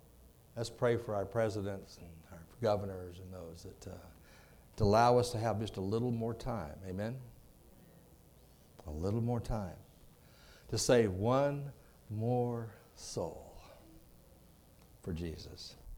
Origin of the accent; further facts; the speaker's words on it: Texas, United States; By the way, I'm from Texas. I just want to let you get that done and over with right up front.